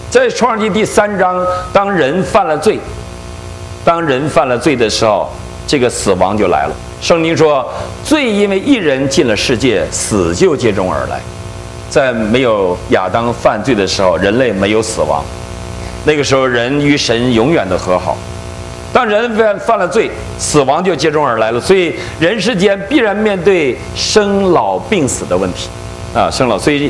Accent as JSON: {"language": "Chinese", "region": "Shandong", "country": "China", "tie": "born or raised there", "moved": "yes", "said": "他听说我老家是山东，他就特别的高兴。"}